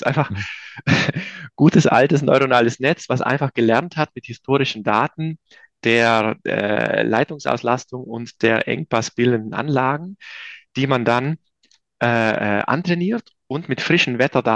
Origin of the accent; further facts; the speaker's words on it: Trentino-Alto Adige, Italy; now in Munich, Germany; ich bin ja aus Südtirol, aus einem Bergbauerndorf.